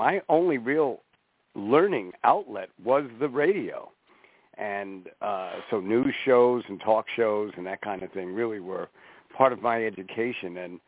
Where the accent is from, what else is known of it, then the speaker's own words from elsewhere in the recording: Brooklyn, New York, United States; born there; Because I was born in Brooklyn. I was born in Brooklyn